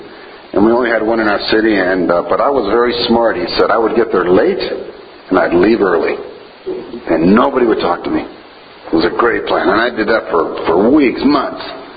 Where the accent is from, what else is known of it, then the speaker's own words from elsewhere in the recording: Georgia, United States; Where are you from? Georgia. What do you do there? I'm a pastor.